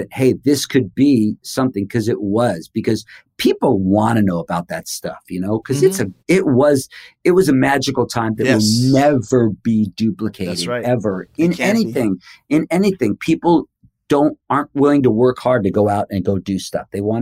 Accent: United States; Which used to be really weird because I grew up with in America, we had like Captain Kangaroo and Mr. Rogers and Sesame Street.

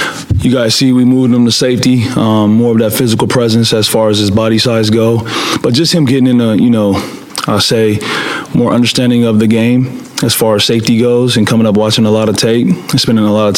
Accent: California, United States; I'm from California, Boogie's from California

